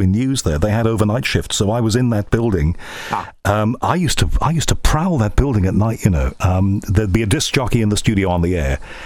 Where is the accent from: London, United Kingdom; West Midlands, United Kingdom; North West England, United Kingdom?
North West England, United Kingdom; Liverpool; accent: Liverpool; now in South of England; I've been down in the South for years, and my accent changed, and I'm not quite as Liverpool as I used to be